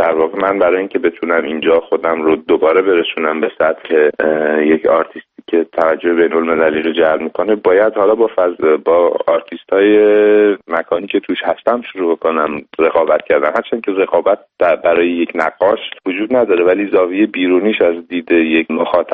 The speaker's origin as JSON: {"language": "Persian", "country": "Iran", "moved": "yes", "said": "من وقتی از ایران خارج شدم اومدم اینجا"}